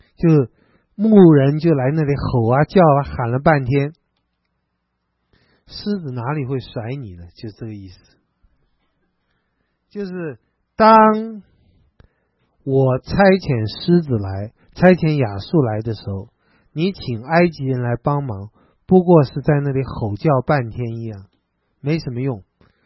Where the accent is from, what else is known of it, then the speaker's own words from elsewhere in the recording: Taiwan; 我是从台湾来的，不是从中国大陆来的。